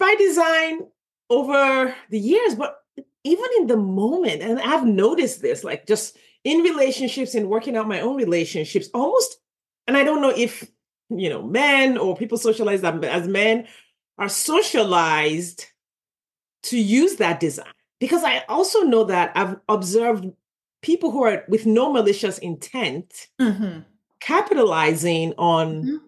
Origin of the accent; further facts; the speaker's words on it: Nigeria; now in United States; I grew up in Nigeria